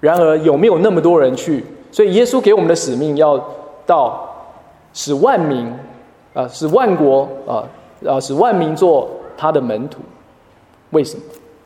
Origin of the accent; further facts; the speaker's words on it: Taiwan; 那在我来自的台湾，这个数字是更低的